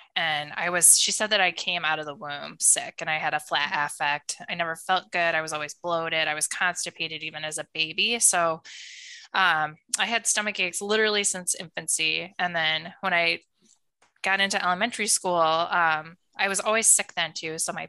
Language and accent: English; Iowa, United States; So I grew up in Iowa, in a really rural community.